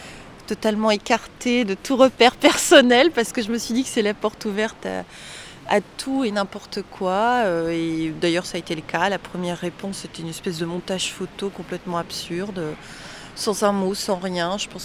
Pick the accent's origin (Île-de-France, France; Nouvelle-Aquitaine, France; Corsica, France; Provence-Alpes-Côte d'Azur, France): Île-de-France, France; Paris; on est de Paris, dans une mégalopole, mégalopole, je ne sais plus, dans une très grande ville avec énormément de monde.